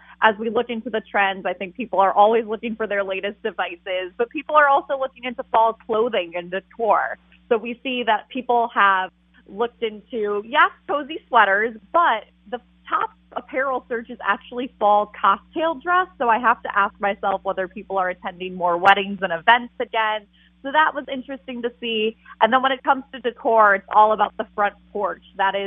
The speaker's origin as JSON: {"language": "English", "region": "Michigan", "country": "United States", "said": "I have to say I'm originally from Michigan, so unfortunately I'm a Detroit Lions fan"}